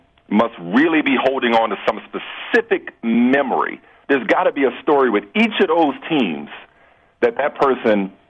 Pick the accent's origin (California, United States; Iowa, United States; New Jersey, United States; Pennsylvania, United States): Pennsylvania, United States; and I'm a Penn State person because I'm from Pennsylvania